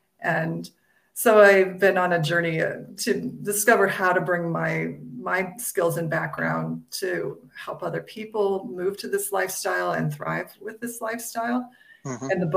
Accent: Iowa, United States; because I grew up in Iowa, the Midwest, where, we believed you had to eat meat and dairy to survive.

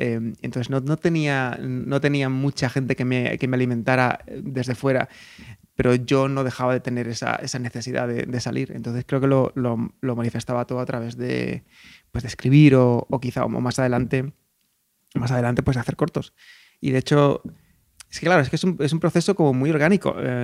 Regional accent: Jerez de la Frontera, Andalusia, Spain; yo soy de Jerez y muchas veces tengo la sensación de que no sentía yo como que fuese una carrera real o un destino real de mi vida

